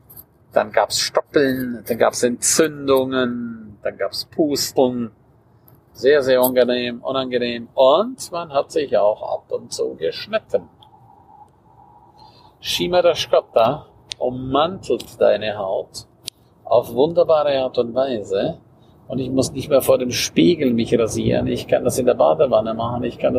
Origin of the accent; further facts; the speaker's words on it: Graubünden, Switzerland; first language Romansh; German is a second language; Rätoromanisch ist meine Muttersprache. Es wird nur im Kanton Graubünden gesprochen und da nur in einigen Tälern.